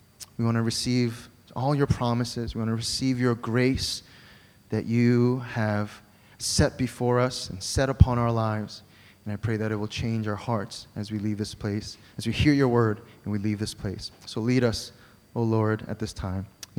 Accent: United States; I grew up in America with from Korean immigrants, and so I grew up as a Korean American

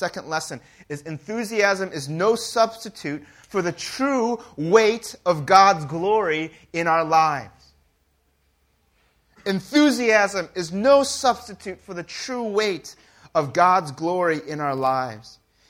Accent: United States; And, you know, I grew up in the United States, and Mrs. Fields is like the best cookies back in the day, right?

